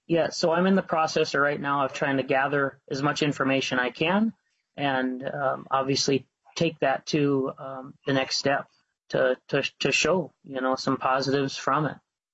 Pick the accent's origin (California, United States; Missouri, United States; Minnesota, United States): Minnesota, United States; Bertha; I'm from central Minnesota.